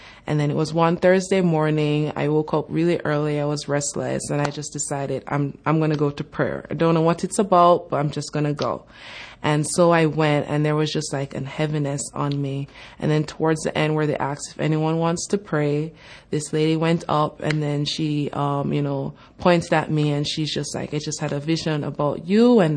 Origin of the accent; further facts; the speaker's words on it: Jamaica; So I'm originally from Jamaica, which is a very God-fearing country.